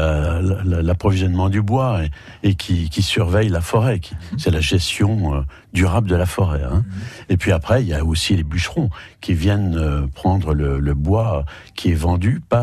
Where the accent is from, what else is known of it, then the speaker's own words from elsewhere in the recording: Le Mans, Pays de la Loire, France; now in Nantes, France; puisque je viens de la Sarthe, je suis manceau.